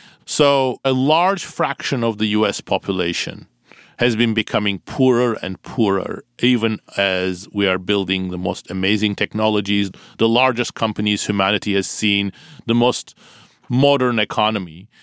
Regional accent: Turkey; I grew up in Turkey. When I was around 12 or 13, there was a military coup.

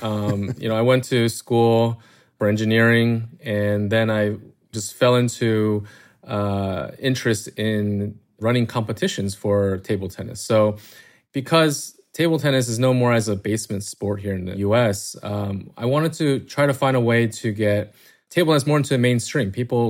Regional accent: Maryland, United States; Yeah, I grew up here in Maryland, outside of DC.

